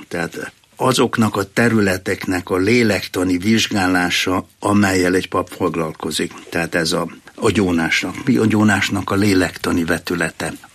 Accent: Croatia; also born or lived in Serbia; Én magyar vagyok. Jugoszláviába, most már mondják, Szerbiába születtem. Horvátországban nevelkedtem. Angliába jártam 30 évig minden nyáron, tehát az én lelkipásztori tapasztalatom az angol. olasz állampolgár vagyok, ezért az én identitásom az osztrák-magyar

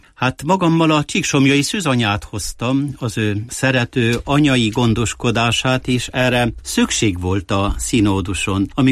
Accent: Székely Land, Romania; now in Timișoara, Romania; jó volt így lenni itt, mint székelyember, mint temesvári

